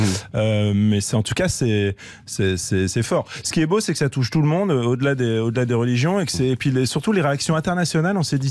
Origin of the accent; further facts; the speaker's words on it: Paris, Île-de-France, France; Moi, j'ai toujours vécu à Paris, je suis né à Paris, donc ça fait partie de ma vie quotidienne.